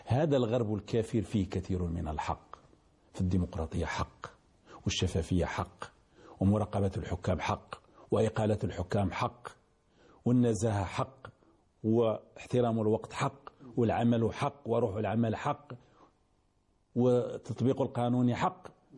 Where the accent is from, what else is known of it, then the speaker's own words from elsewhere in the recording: Baghdad, Baghdad Governorate, Iraq; ما زال زلزالها مستمرا عندنا في بغداد